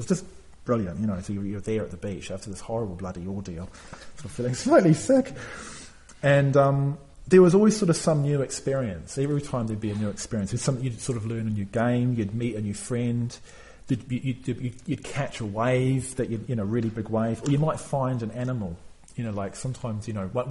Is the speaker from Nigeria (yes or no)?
no; North Island, New Zealand; I'm from New Zealand. And everywhere in New Zealand is near the ocean, pretty much. Not too far away. And where I grew up in the north of the North Island of New Zealand.